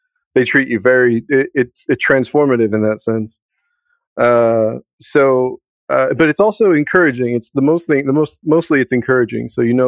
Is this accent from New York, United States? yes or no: no; Houston, Texas, United States; I'm from Houston, Texas. I was raised around there. I had a pretty rough childhood.